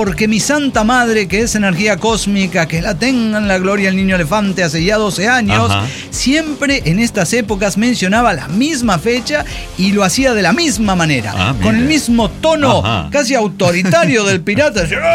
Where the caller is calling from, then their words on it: Tlalnepantla, State of Mexico, Mexico; Soy el hijo de … desde Tlanepantla, México.